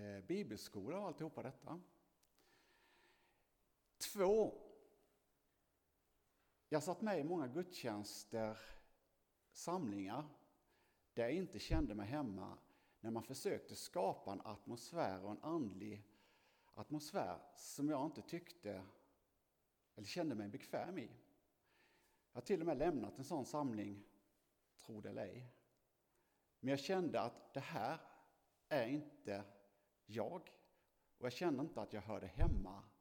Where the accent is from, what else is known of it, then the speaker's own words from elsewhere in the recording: Holmsjö, Blekinge, Sweden; now in Lyckeby, Sweden; Jag är uppvuxen i Holmsjö, eller har växt upp i Holmsjö. Eller en bit ifrån. Nu bor jag i Lyckeby.